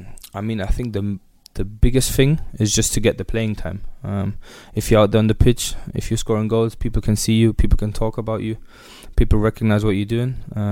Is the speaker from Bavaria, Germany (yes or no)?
no; Weissach, Baden-Württemberg, Germany; Really, it started out in my hometown, which is Weissach near Stuttgart in Germany.